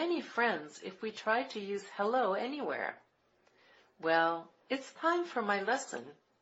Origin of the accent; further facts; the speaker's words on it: Texas, United States; The U.S. The high school in my city is a sister school with this school. It's in Texas, near Mexico.